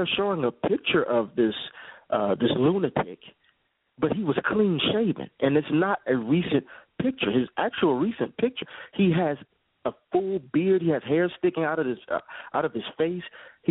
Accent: Illinois, United States; I'm proud to say that I am from the same state. We're from Illinois.

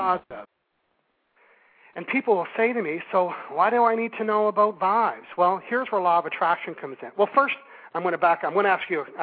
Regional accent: Canada; accent: Canadian; that's my Canadian accent

